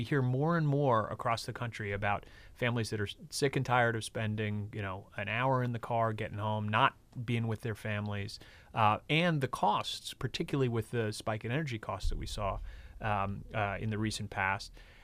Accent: New York, United States; And even though I come from New York and I was the commissioner there for the last 5 years

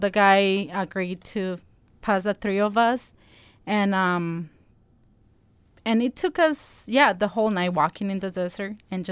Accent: Guadalajara, Jalisco, Mexico; now in Las Vegas, United States; I'm from Guadalajara, and I came here in 1997. And my parents were here and living in Vegas

